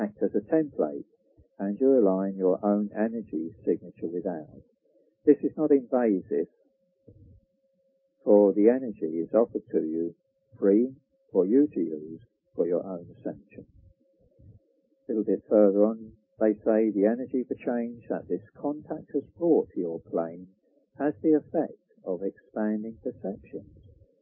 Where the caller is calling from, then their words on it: England, United Kingdom; I say your press because I'm speaking from England.